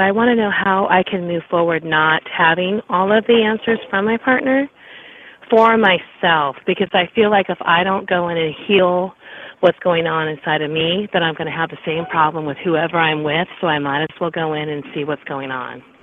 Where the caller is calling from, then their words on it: California, United States; California this evening.